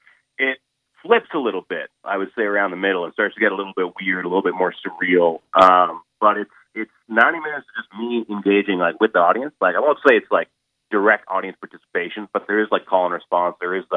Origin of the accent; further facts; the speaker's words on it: Dartmouth, Nova Scotia, Canada; I grew up in Dartmouth, Nova Scotia, and so there's always been this kind of like, am I Caribbean enough? Am I Hindu enough?